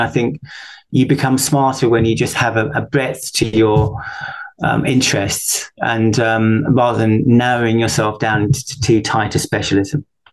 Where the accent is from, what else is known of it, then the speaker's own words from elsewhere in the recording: South East England, United Kingdom; I'm from Sussex. I've got a couple of kids and a dog